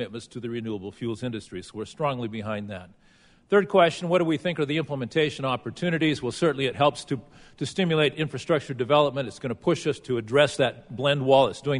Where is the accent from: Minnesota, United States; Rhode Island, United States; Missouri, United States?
Missouri, United States; looked at the impact of the RFS just on my home state of Missouri